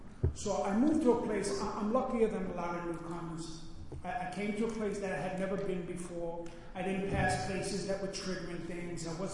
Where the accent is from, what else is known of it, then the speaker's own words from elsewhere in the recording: Auburn, New York, United States; now in Woodstock, United States; I guess I'm from upstate New York. I've been up there a lot longer than I've been in the city. But now I live in Woodstock